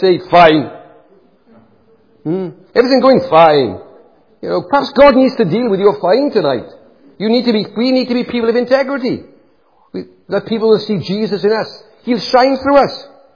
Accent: United Kingdom; I don't know if we cope with that as British people.

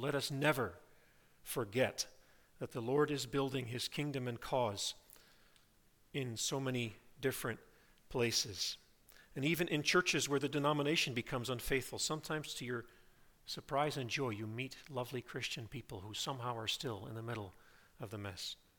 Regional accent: Nigeria; also born or lived in Colorado, United States; I grew up in Nigeria in the mission field.

